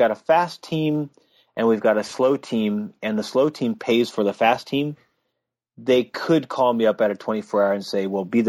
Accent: California, United States; I'm coming from California.

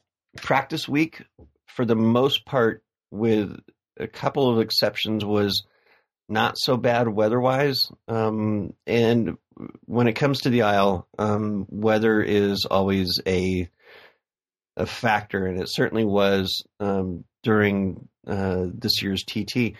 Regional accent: United States; I'm just saying this because I'm an American, so I've got my own biases.

